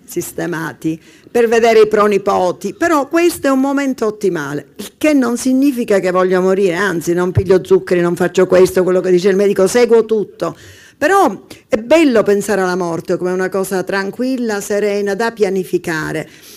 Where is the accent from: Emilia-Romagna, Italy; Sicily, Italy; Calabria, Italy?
Sicily, Italy; Palermo; born there; io sono sempre stata abituata ad avere più di un territorio. Sono nata a Palermo, dove ho vissuto soltanto dai 12 anni in poi